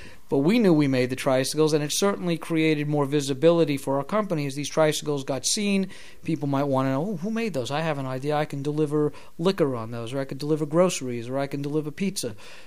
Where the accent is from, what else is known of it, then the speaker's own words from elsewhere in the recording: New York City, New York, United States; And remember, we're from New York City where things are vertical, not horizontal.